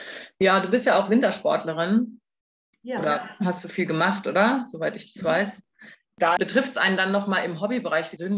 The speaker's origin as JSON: {"language": "German", "region": "Northern Germany", "country": "Germany", "said": "ich komme aus Norddeutschland"}